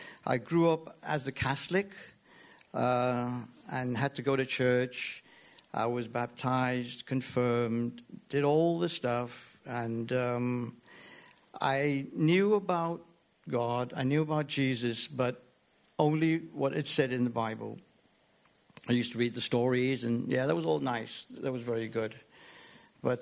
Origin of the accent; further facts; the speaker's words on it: Hong Kong; I was born and raised in Hong Kong, one of four siblings, the youngest. I've got a sister and brother in the States, in San Francisco, and another sister in Crawley. I'm of mixed heritage, so my dad's Anglo-Indian